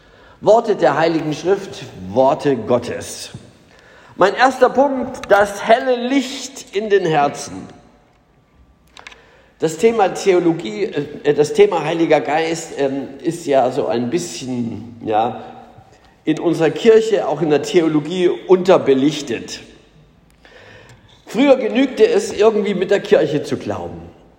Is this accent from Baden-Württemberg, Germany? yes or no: no; Saxony, Germany; Ich bin sozusagen ganz normal evangelisch, bin also in Sachsen, ich bin also bekennender Ossi. Und ich bin in Sachsen aufgewachsen, auf einem sächsischen Dorf, relativ volkskirchlich noch.